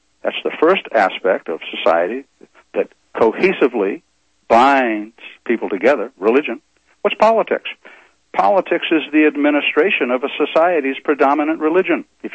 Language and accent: English; Maine, United States; in my home state of Maine, the capital city of which is Augusta